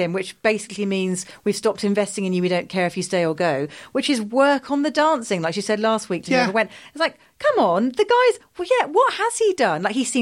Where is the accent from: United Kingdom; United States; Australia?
United Kingdom; I am British.